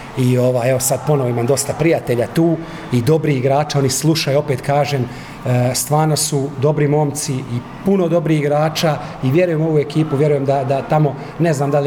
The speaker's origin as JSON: {"language": "Croatian", "town": "Orašje", "region": "Federation of Bosnia and Herzegovina", "country": "Bosnia & Herzegovina", "tie": "born or raised there", "said": "inače sam jel rodom iz Orašja"}